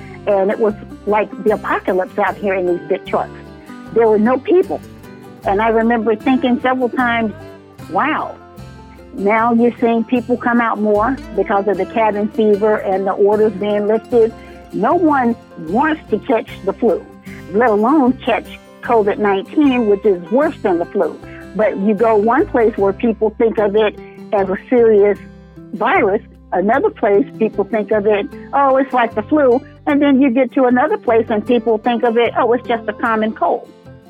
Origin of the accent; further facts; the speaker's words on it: Cattle Mills, Texas, United States; I'm in Texas at the time. I'm from Cattle Mills. It's about 30 miles east of Dallas